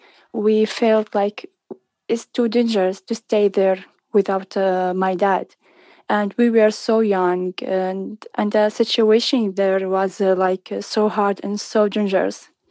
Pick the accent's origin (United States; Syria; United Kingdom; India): Syria; I'm from Syria. I'm 28 years old